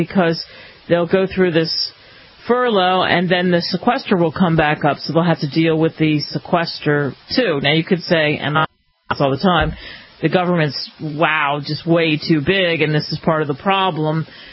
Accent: United States; I am an American Muslim, and I love this country, and I love my religion

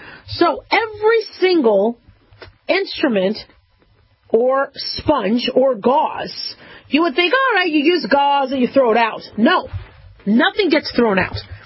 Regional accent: Las Vegas, Nevada, United States; this is in my hometown. I mean, you know, Vegas, this happened, you know, just miles from where I live.

